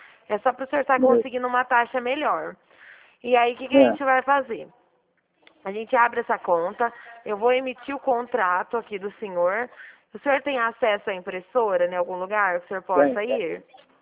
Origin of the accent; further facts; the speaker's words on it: Dracena, São Paulo, Brazil; Eu sou de Dracena, estado de São Paulo.